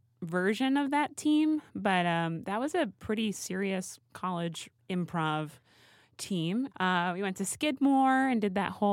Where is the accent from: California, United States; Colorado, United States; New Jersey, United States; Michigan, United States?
New Jersey, United States; Hoboken; Well, I grew up in Hoboken, New Jersey.